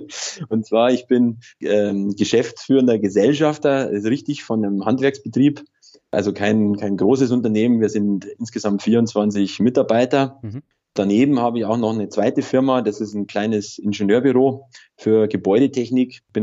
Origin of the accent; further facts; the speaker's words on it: Bavaria, Germany; ich komme aus Oberbayern, aus der Nähe von Ingolstadt.